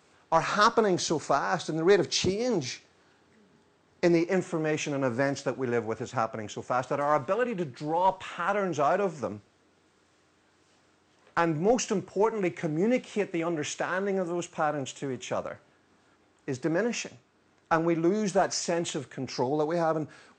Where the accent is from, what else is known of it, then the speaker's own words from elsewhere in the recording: Northern Ireland, United Kingdom; now in United States; I'm from Northern Ireland, where weather means 47 different types of rain. but I now live in the US.